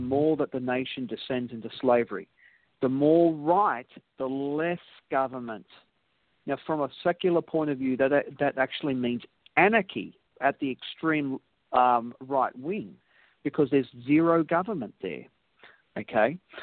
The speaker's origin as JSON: {"language": "English", "country": "Australia", "said": "Now, as an Australian, I'm disconnected from that realm of politics"}